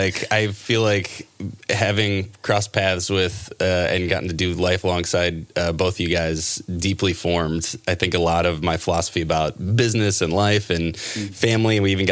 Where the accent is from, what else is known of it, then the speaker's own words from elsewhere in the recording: Ohio, United States; moved away; And we're from Northeast Ohio where it's just like gray and wet and cold. And we're like, all right, Arizona or Florida.